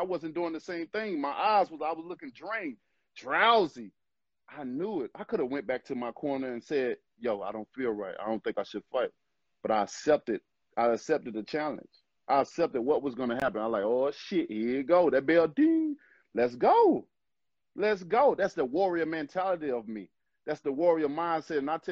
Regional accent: Alabama, United States; I got thick skin. I've been raised. I'm from Alabama, baby.

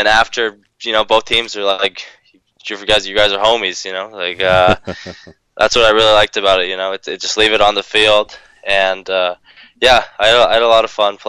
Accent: British Columbia, Canada; So I grew up where I'm currently living, which is just outside of Vancouver, in BC, Canada.

